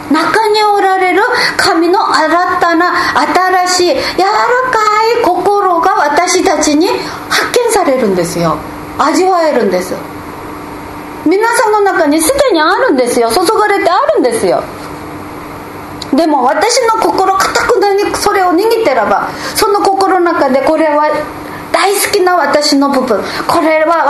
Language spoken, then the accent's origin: Japanese; South Korea; now in Japan; 私は韓国で生まれ育ちました。